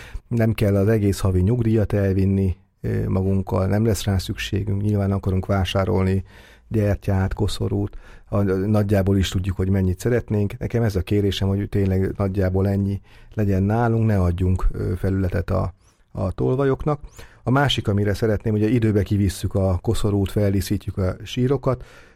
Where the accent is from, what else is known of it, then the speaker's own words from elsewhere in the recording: Vas, Hungary; én ugye Vas megyéből származom, és ugye ott is több falut érint a mi rokonságunk